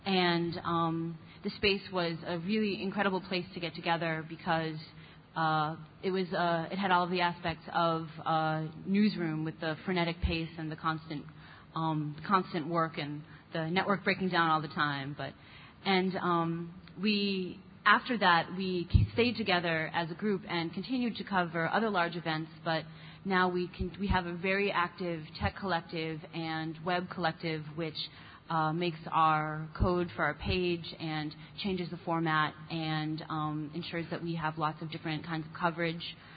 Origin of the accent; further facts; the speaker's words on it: Philadelphia, Pennsylvania, United States; from Philadelphia, and I'll get to talk a little bit about the origin of the Philly IMC.